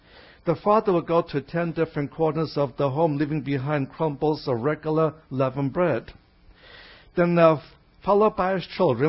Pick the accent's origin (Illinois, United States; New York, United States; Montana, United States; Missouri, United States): New York, United States; New York City; In the Jewish neighborhoods where I grew up in New York City, bonfires were already burning.